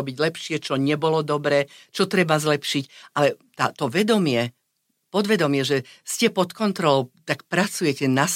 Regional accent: Kremnica, Banská Bystrica Region, Slovakia; Ja som večer vždy, som písala doma v Kremnici

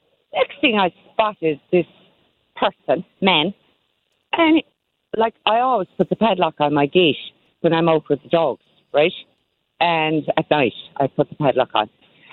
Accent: Munster, Ireland; accent: Kerry; I have all my Kerry accent out today.

